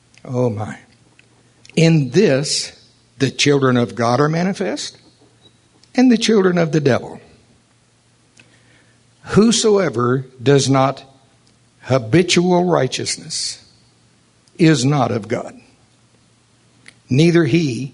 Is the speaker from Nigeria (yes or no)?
no; Oklahoma, United States; I grew up around Seminole and Shawnee a little bit of my life. I had farmers on both sides of my family.